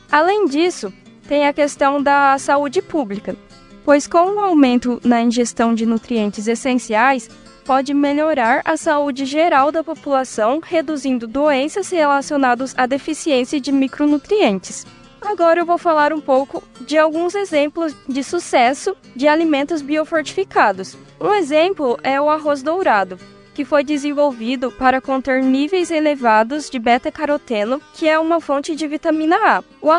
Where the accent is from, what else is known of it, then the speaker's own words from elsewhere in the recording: Cândido Mota, São Paulo, Brazil; sou de Cândido Mota, São Paulo, e estou no quarto ano de agronomia.